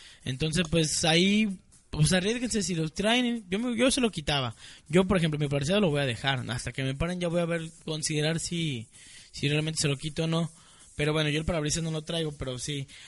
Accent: Guadalajara, Jalisco, Mexico; Soy de aquí de Guadalajara.

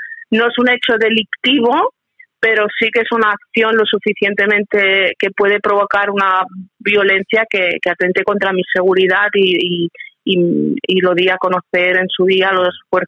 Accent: Spain

